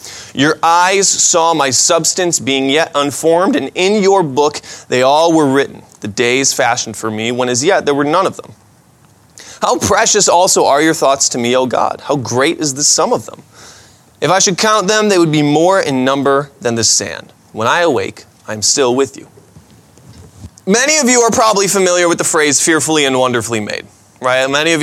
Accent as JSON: {"language": "English", "town": "Gates", "region": "New York", "country": "United States", "tie": "born or raised there", "said": "I talk with my hands because I grew up in Gates, which basically makes me 100% Italian."}